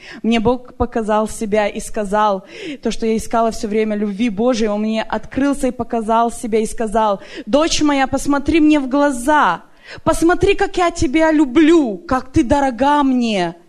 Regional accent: Maine, United States; я приехала из Мейна.

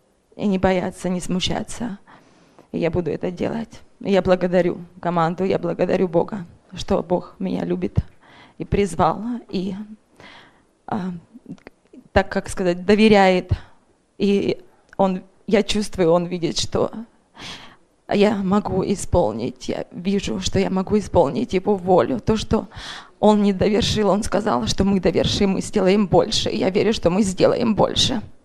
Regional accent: Portland, United States; я из Портленда.

